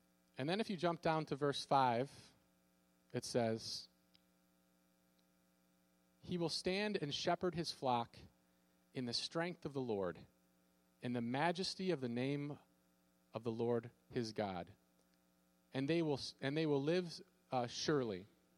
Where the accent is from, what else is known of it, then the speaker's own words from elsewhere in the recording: Racine, Minnesota, United States; You know, I'm from Minnesota, but I lived out in the country, but our address, our zip code was actually from Racine, Minnesota.